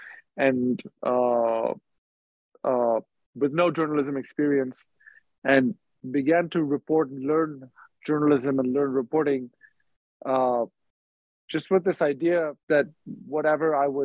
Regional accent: India; also born or lived in Dubai, United Arab Emirates; I grew up in India and in Dubai, where my parents were working. I went to boarding school in India.

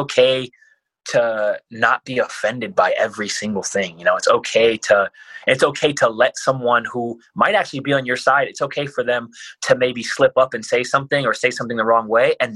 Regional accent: United States; I grew up poor in America.

